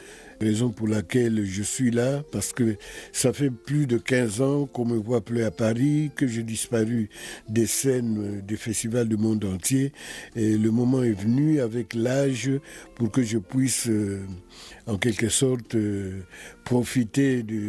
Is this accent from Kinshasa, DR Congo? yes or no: yes; Kinshasa, DR Congo; born there; Je suis né en 1945 à Kinshasa. Des parents venant de l'Angola, fuyant la colonisation portugaise.